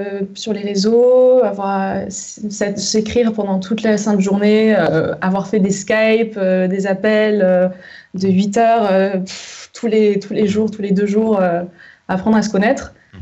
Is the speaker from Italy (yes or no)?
no; Southern France, France; moi aussi, je suis du Sud